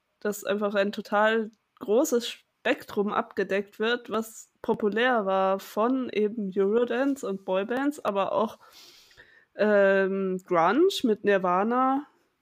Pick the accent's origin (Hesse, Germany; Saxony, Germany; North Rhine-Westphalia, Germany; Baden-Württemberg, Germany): Baden-Württemberg, Germany; Karlsruhe; ich bin ja aus Karlsruhe